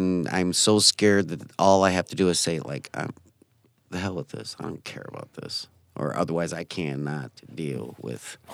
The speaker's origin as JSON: {"language": "English", "town": "Taylor", "region": "Michigan", "country": "United States", "tie": "born or raised there", "also_born_or_lived": "Detroit", "lives_now": "Nebraska, United States", "said": "I was born in Detroit and grew up in Taylor."}